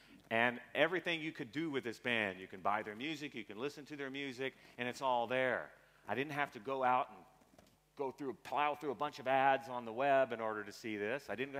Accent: Seattle, Washington, United States; I'm from Seattle. Get my ass out of here. I want some sun.

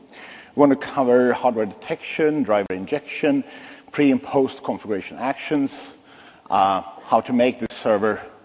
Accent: Sweden; English is a second language; I come from Sweden, which you most likely can hear on my accent.

